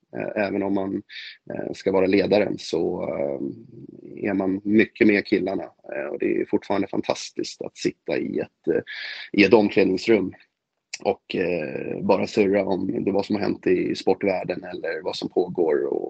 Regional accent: Stockholm, Stockholm County, Sweden; Jag hoppas ju verkligen som stockholmare att AIK kan etablera sig.

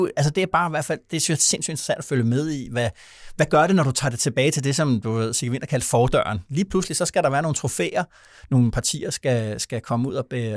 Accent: Vordingborg, Zealand, Denmark; born there; der skal jeg tilbage til min fødeby, hvor den går. Sydsjællands Paris.

